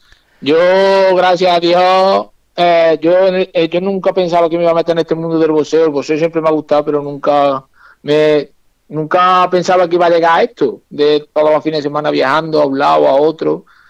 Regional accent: Spain; soy el único español que, estando aquí en España, ha ganado con dos extranjeros fuera

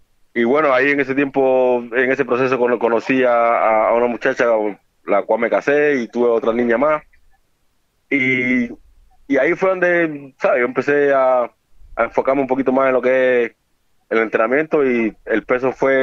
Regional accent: Cuba; moved away; also born or lived in Ireland; Desde que yo salí de Cuba, yo viví aquí un tiempo, en el 2007-2008. Y pues después me radiqué en Irlanda. Y ahora pues regresé aquí

